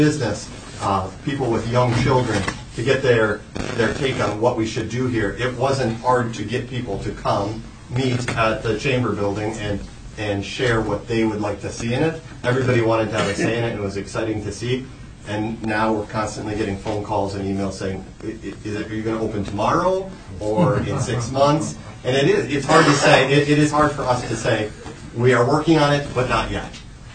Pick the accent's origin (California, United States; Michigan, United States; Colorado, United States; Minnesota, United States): Minnesota, United States; Minneapolis; I grew up in Minneapolis, and some of the most memorable times was when my school would take the trip to the Science Museum.